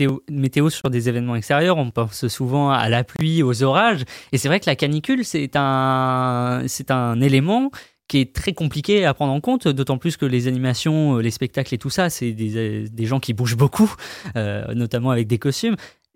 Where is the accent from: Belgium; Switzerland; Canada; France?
France; Nouvelle-Aquitaine; on l'a dit, on vient de Dordogne, du département à côté.